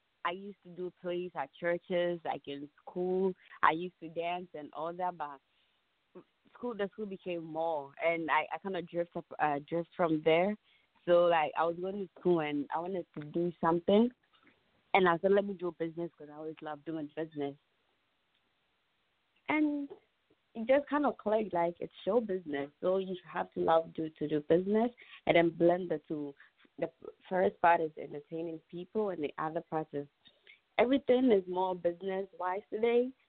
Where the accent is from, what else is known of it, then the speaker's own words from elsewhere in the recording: Ghana; moved away as an adult; now in United States; I was originally I'm from Ghana, born and raised. I just moved to the state like 2 years ago. And I'm in college doing business.